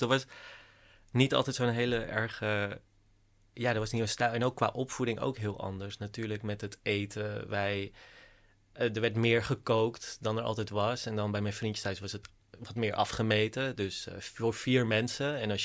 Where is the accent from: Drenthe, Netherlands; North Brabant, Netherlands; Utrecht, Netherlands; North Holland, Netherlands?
North Holland, Netherlands; Langedijk; In Langedijk. Een heel klein dorpje. En ons uitzicht was ook echt letterlijk op een koeienlandschap. En mijn ouders zijn immigranten. Mijn vader die is dan geboren in Afrika, maar wel India's. En dan mijn moeder komt echt uit India.